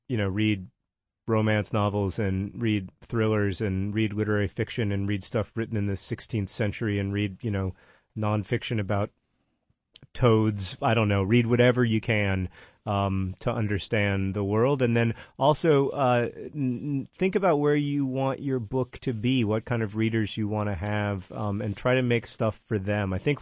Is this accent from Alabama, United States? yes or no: yes; Alabama, United States; I'm from Alabama, so